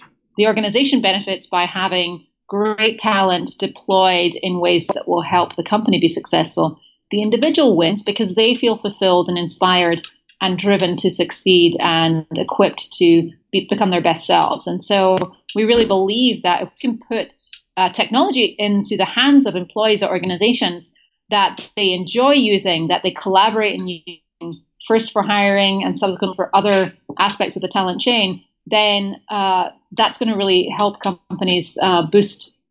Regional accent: Scotland, United Kingdom; So, first of all, I'm Scottish. I identify with British. I rankle slightly when people call me English

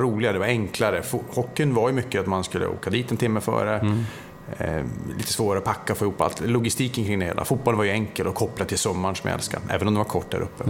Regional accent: Luleå, Norrbotten County, Sweden; när man ringer pappa hemma i Luleå

